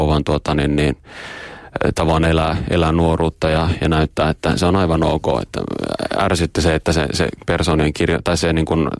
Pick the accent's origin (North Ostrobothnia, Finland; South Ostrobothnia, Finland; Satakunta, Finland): North Ostrobothnia, Finland; Oulu; Kyllä, Oulusta tulen, sieltä olen kotoisin ja siellä asun.